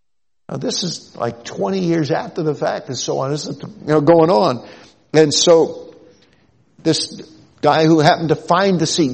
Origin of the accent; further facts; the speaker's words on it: Debrecen, Hajdú-Bihar, Hungary; English is a second language; And I was from Debrecen, an eastern city in Hungary.